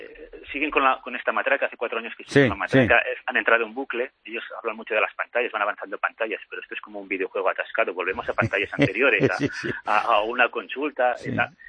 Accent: Catalonia, Spain; una cosa es el independentismo y la otra somos los catalanes, que somos muchos más.

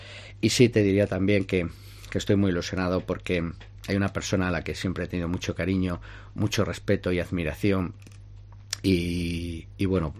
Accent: Daimiel, Castilla-La Mancha, Spain; con esa canción emblemática que todos los daimileños conocemos, que todos los daimileños tarareamos

